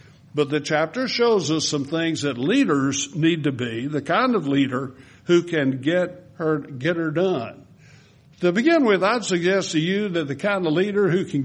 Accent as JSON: {"language": "English", "town": "Winfield", "country": "United States", "tie": "born or raised there", "said": "My dad used to go on Saturdays in Winfield, my hometown, to get a haircut."}